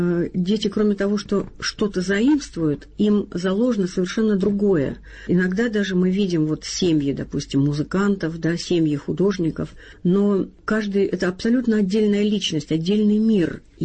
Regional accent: Pyatigorsk, Stavropol Krai, Russia; born there; я родилась на Северном Кавказе, в Пятигорске, юг, много солнца, единственный ребенок, поздний.

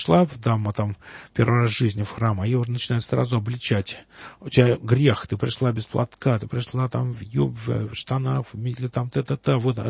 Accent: Krasnogorsk, Moscow Oblast, Russia; я же вырос в Красногорске, в котором вот эта тема вообще не обсуждалась.

